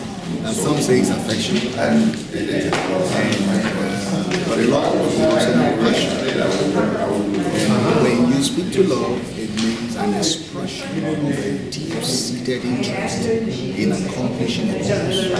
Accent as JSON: {"language": "English", "country": "Nigeria", "said": "I'm from Nigeria. West Africa."}